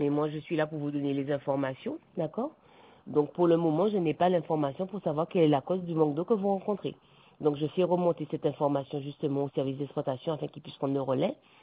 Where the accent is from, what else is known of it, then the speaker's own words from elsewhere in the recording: Guadeloupe, France; je suis guadeloupéenne, en pas fonctionnaire, je n'ai pas de citerne, d'accord? Je vis dans un appartement, je suis locataire